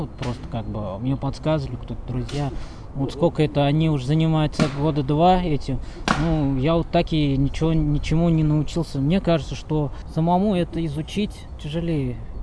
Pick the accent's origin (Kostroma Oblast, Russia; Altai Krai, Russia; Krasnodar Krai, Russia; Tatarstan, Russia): Tatarstan, Russia; Kazan; я из Казани.